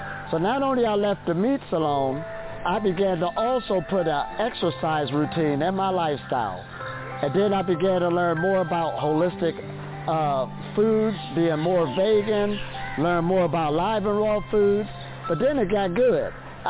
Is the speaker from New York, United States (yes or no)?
no; Ohio, United States; Now, I grew up in Ohio, USA. And growing up in Ohio, USA, I grew up in a family where my mother made sure that we always had food within the household.